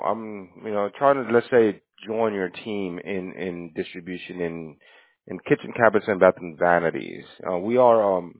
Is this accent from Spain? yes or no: no; El Salvador; now in United States; I'm from El Salvador. I also got my green card, able to work in the U.S.